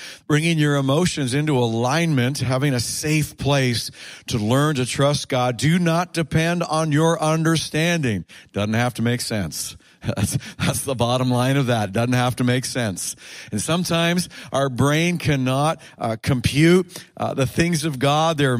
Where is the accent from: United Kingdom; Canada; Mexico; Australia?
Canada; also born or lived in New York, United States; And when we moved over to New York State, we're Canadian, but we lived there for 12 years